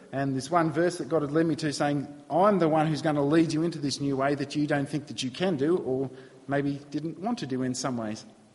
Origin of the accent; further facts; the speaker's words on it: New South Wales, Australia; although I grew up in New South Wales, I did always go for Queensland in the state of origin.